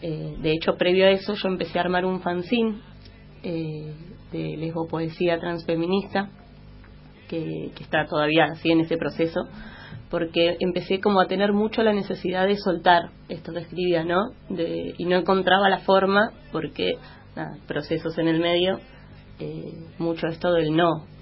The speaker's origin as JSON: {"language": "Spanish", "town": "Escobar", "region": "Buenos Aires Province", "country": "Argentina", "tie": "born or raised there", "said": "Yo soy de Escobar, no soy de ningún lado, vivía en Escobar cuando era chica."}